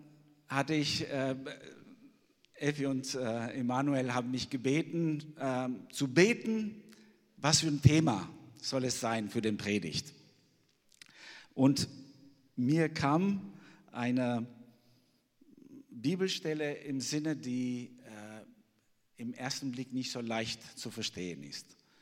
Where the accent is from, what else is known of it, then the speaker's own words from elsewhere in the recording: Albania; German is a second language; now in Germany; Ich komme ursprünglich aus Albanien, bin aber 30 Jahre jetzt in Deutschland.